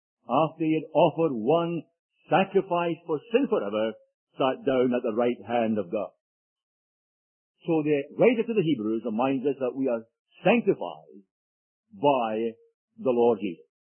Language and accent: English; Edinburgh, Scotland, United Kingdom; our captain came from Glasgow, and I came from Edinburgh